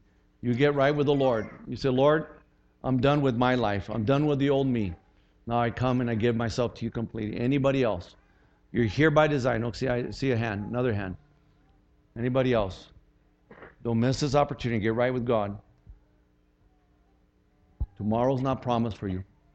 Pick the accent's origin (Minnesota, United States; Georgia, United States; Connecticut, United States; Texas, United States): Texas, United States; born there; There's not as good as the Cowboys, but you know, I was born in Texas. It's in my blood.